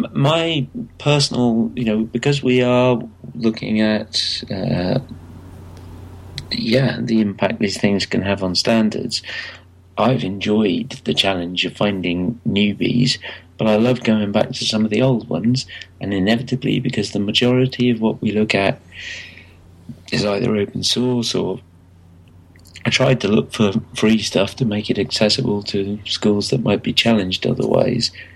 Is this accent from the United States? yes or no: no; England, United Kingdom; I think Again But Slower is named after how we as English people speak other people's languages and louder.